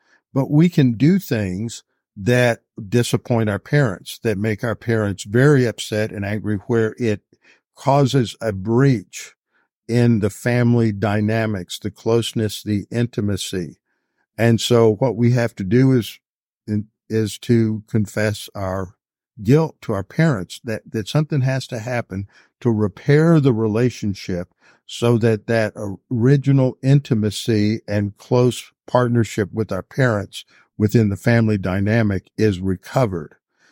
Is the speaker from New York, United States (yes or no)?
no; Texas, United States; I'm from Texas, and they found out I was a pastor, so he let me off.